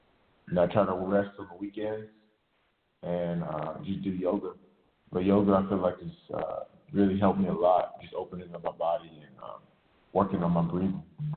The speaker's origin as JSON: {"language": "English", "country": "Nigeria", "said": "they used to call me like … because I'm Nigerian"}